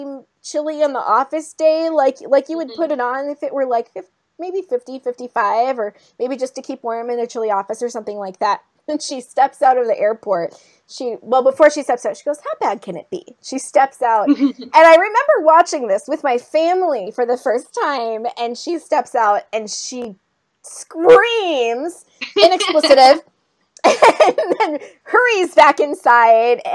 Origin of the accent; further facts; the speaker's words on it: Minnesota, United States; accent: Minnesota; also born or lived in Southern California; I bet you that I've totally lost my Southern California accent now, and I'm straight up back to Minnesota.